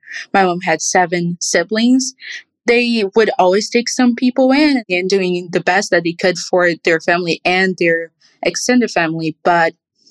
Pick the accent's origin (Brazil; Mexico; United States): Brazil; Rio de Janeiro; English is a second language; I'm from Rio, so Indiana was the smallest place that I had lived in.